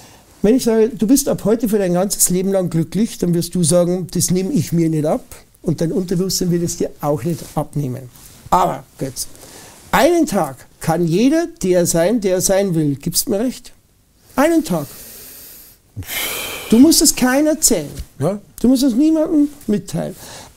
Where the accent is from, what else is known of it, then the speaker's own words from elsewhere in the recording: Germany; Deswegen sind wir Deutsche zum Beispiel, oder wir im deutschsprachigen Raum, die ja schon an einem Ort geboren worden sind, wo es wirtschaftlich, wo wir Vorteile haben gegenüber vielen anderen Ländern